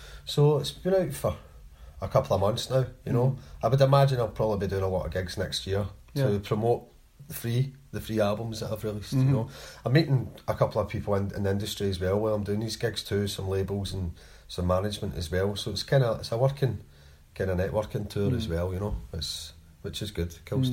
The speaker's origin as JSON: {"language": "English", "town": "Coatbridge", "region": "Scotland", "country": "United Kingdom", "said": "Well, I'm originally from Coatbridge, which is a kind of mining town, but 9 miles or something outside of Glasgow."}